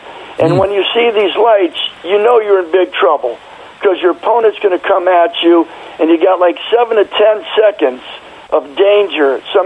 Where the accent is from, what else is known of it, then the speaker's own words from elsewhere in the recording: San Francisco, California, United States; No, I grew up in San Fran.